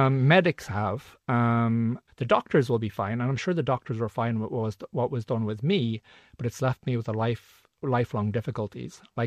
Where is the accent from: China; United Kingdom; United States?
United Kingdom; England; born there; I was born actually in England